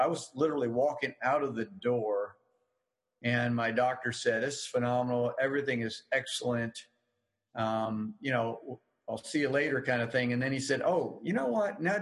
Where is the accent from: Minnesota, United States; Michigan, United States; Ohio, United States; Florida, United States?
Florida, United States; now in South Carolina, United States; And when we moved to South Carolina, I'm from South Florida.